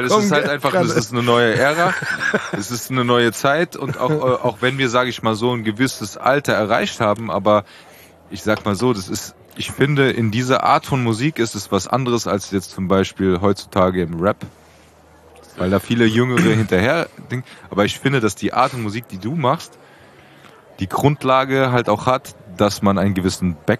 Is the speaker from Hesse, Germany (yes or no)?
yes; Frankfurt, Hesse, Germany; wir sind in Rödelheim zur Schule gegangen